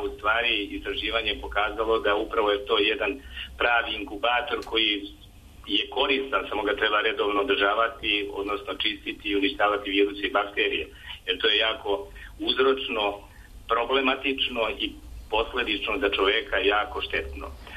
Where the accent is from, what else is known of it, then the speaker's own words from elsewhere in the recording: Serbia; kod nas u Srbiji postoje zakoni